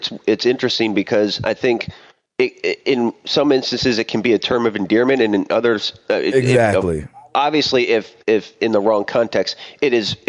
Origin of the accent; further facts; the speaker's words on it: Northeast, United States; I'm from the Northeast and you know, everything is an adjective.